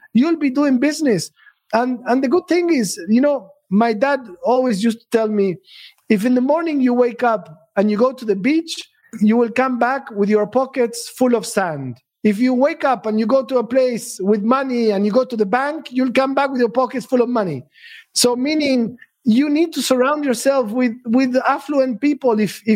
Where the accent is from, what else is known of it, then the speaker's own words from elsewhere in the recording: Argentina; now in Dubai, United Arab Emirates; When I first came here 15 years ago, I'm from Argentina